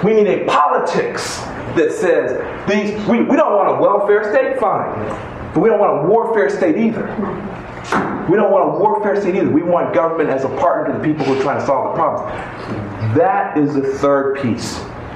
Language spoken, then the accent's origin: English; Tennessee, United States; I'm a Christian. I'm from Tennessee, born and raised on the edge of a small town, so-called red state.